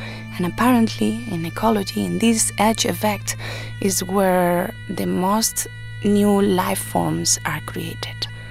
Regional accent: Ourense, Galicia, Spain; English is a second language; And you have to understand also that in Ourense, where I come from, the bagpipe school and the conservatory for classical music were two buildings next to each other.

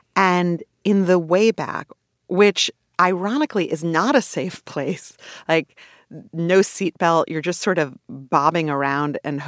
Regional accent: New York City, New York, United States; So I grew up in Canarsie, which is... the last stop on the L train.

